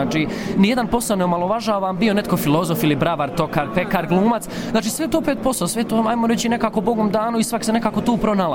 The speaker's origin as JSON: {"language": "Croatian", "town": "Gummersbach", "region": "North Rhine-Westphalia", "country": "Germany", "tie": "born or raised there", "also_born_or_lived": "Herzegovina", "said": "ja sam rođen u Gummersbachu 92. godine i dosta smo godina živjeli ovdje i onda naravno jedan period smo se onda i odselili dolje, ali smo, kako ja kažem, nekako smo na dvije adrese, znači domaći sam i kada dođem i dolje u Hercegovinu"}